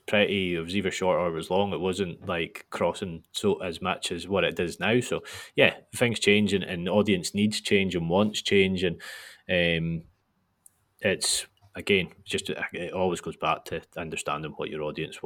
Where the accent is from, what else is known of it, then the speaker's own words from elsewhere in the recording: Nairn, Scotland, United Kingdom; I am involved at my hometown club in Nairn County, and who play in the Highland League